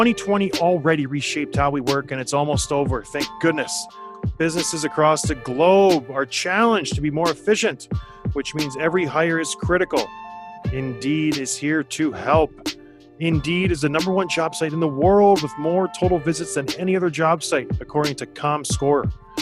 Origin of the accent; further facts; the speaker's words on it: Canada; I'm Canadian.